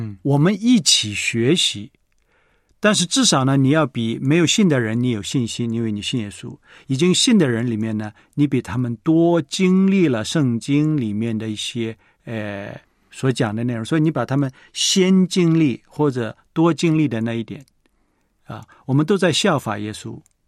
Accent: China

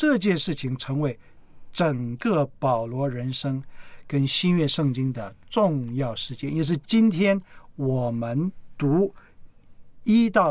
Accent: China; 他们不像我们中国人迷信的

